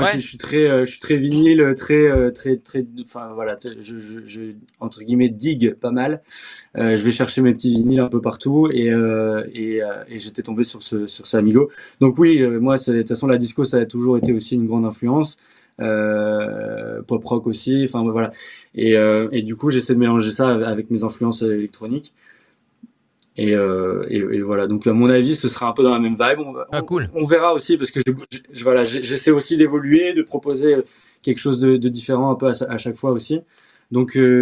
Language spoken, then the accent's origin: French; Tournai, Wallonia, Belgium; also born or lived in London; now in Brussels, Belgium; J'ai grandi à Tournai, une ville à côté de la frontière entre Lille et la Belgique. Et donc voilà, moi, je suis originaire de là. Je vis à Bruxelles aujourd'hui. J'ai fait un passage à Londres pendant 3 ans